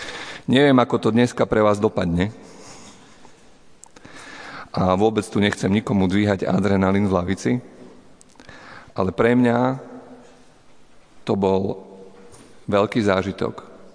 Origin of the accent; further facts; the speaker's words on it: Poprad, Prešov Region, Slovakia; ja som rodený Popradčan a my východňari držíme spolu.